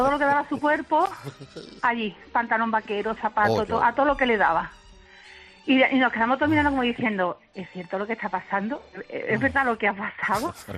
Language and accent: Spanish; Jerez de la Frontera, Andalusia, Spain; Yo soy de Jerez, la feria de Jerez.